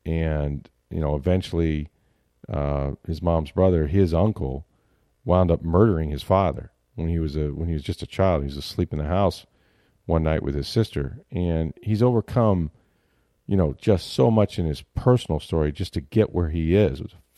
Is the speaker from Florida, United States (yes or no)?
yes; Tampa, Florida, United States; You know, I grew up in Tampa Bay, so when I was a kid, the Bucks weren't even here.